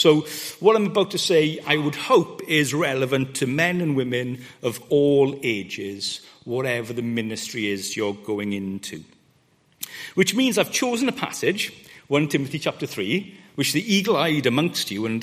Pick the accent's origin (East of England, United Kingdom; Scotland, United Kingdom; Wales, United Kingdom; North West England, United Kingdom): Wales, United Kingdom; I was brought up in West Wales to go to church or chapel three times on a Sunday.